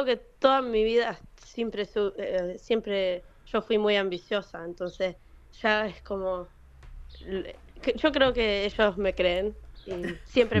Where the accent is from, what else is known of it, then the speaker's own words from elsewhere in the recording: United States; born there; Bueno, yo nací acá en los Estados Unidos, hace 17 años.